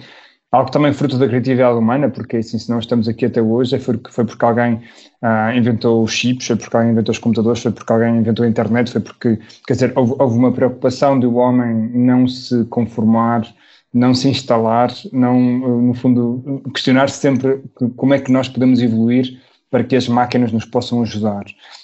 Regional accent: Braga, Portugal; eu sou de Braga.

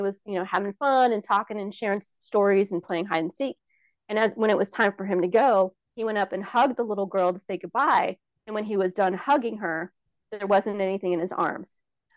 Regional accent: Pinole, California, United States; The Native Indigenous folks that lived in where I grew up in Pinole, they were there for 5,000 years before the Spanish came.

